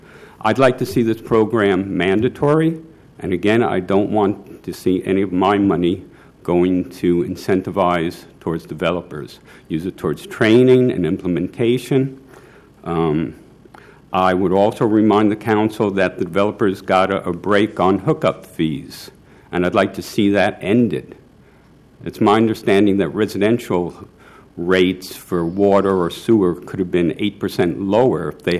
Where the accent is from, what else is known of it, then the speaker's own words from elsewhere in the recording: Brooklyn, New York, United States; moved away; I came from Brooklyn.